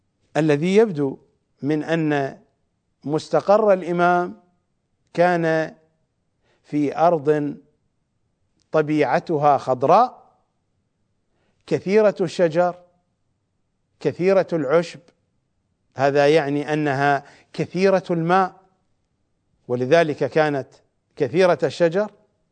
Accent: Iraq; accent: Iraqi; بالضبط نحن في لهجتنا العراقية نقول سربوت

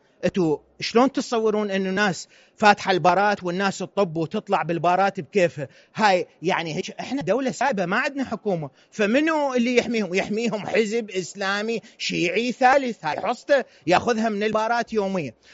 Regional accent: Iraq; ما موجودة هيك صالات اللي موجودة الآن عندنا بالعراق

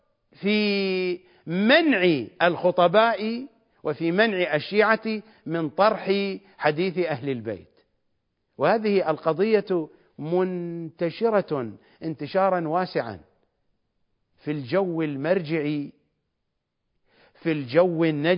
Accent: Iraq; accent: Iraqi; كما نقولها بلهجتنا العراقية

